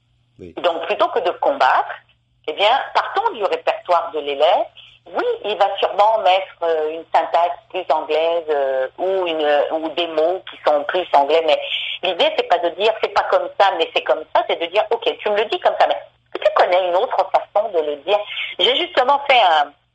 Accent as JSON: {"language": "French", "country": "France", "said": "moi, je suis française, puis je sais que quand je vais en France, je suis toujours étonnée de voir que les titres des films"}